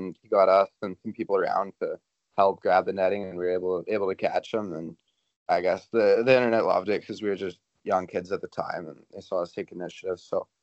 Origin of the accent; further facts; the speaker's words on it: North Vancouver, British Columbia, Canada; growing up on the North Shore, there's so much biking and snowboarding, so I did that a lot with my friends.